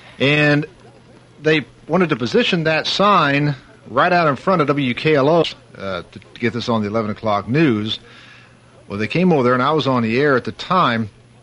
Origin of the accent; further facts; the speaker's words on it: Ohio, United States; and I was raised up in Ohio, and you could pick up Wacky in Ohio.